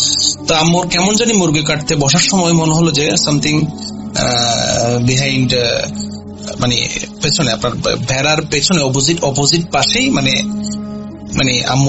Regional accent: Boalkhali, Chittagong Division, Bangladesh; And আমার বাড়ি হচ্ছে চট্টগ্রাম, এন্ড থানা হচ্ছে বোয়ালখালী, এবং সাতপুরা, মধ্য সাতপুরা হচ্ছে আমাদের ইউনিয়ন।

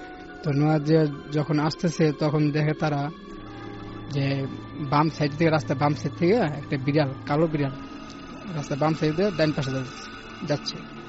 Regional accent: Narayanganj, Dhaka Division, Bangladesh; now in Dhaka, Bangladesh; আমি নারায়ণগঞ্জ মদমো থেকে আসছি।

